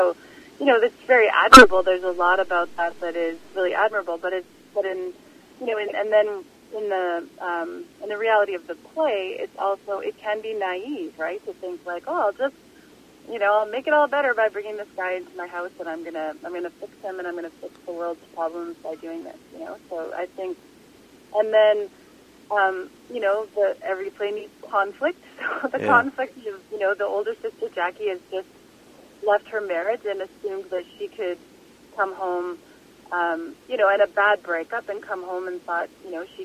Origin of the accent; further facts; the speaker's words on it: Winnipeg, Manitoba, Canada; also born or lived in Toronto; So I was moving home from Toronto, originally from Winnipeg, but I'd lived in Toronto for 3 or 4 years and was moving back